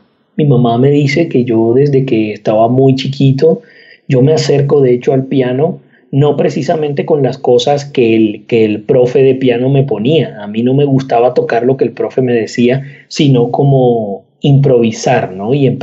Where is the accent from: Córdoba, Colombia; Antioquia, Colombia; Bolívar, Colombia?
Córdoba, Colombia; Montería; No, yo soy de Montería, Córdoba.